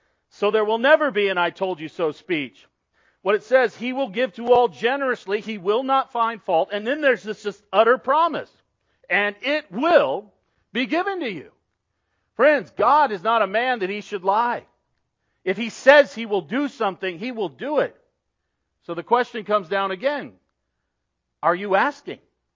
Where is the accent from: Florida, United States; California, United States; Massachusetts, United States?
California, United States; I grew up in Southern California.